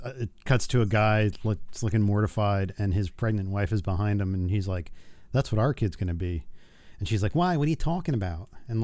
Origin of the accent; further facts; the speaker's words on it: New Jersey, United States; So that I believe that's why I do not sound like I'm from New Jersey.